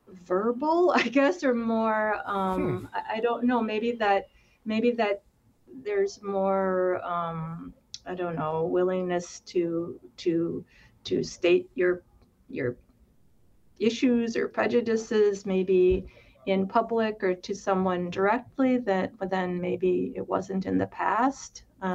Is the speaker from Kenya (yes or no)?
no; Philippines; now in United States; we are a family of immigrants. I am from the Philippines, and my we came here as immigrants in the 1960s. And actually, my parents settled in a rural area in Wisconsin.